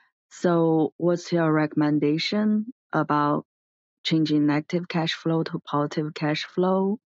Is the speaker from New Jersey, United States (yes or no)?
yes; New Jersey, United States; Hi, I'm from New Jersey.